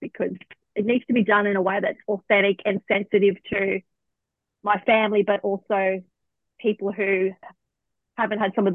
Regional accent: Australia; my background is, my cultural background is, I'm Australian with a European background, and I got all my looks from my Irish background, my Irish grandfather. But on my father's side, his family's Aboriginal

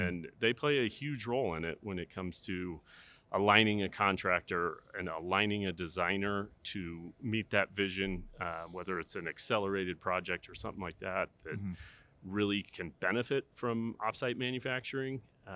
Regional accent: Denver, Colorado, United States; Yeah, thanks for having me and welcome to Denver. This is my hometown here, so it's great to have you guys.

